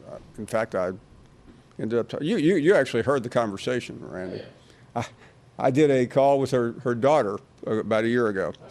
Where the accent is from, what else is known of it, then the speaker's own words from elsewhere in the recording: Memphis, Tennessee, United States; Well, I grew up in Tennessee